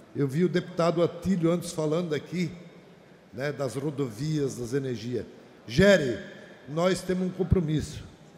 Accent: Taió, Santa Catarina, Brazil; also born or lived in Pouso Redondo; sou natural de Taió, no interior de Taió, fui agricultor. 98 fui para a cidade de Pouso Redondo

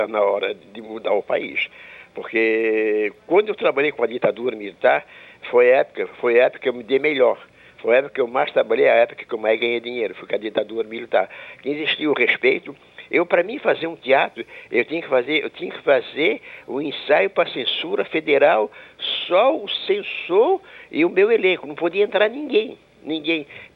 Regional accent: Brazil; Eu sou brasileiro, adoro o meu país.

